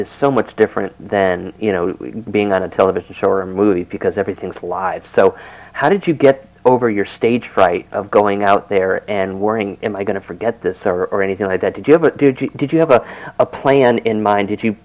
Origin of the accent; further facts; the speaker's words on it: Bristol, Connecticut, United States; You know, I was born and raised in Bristol, Connecticut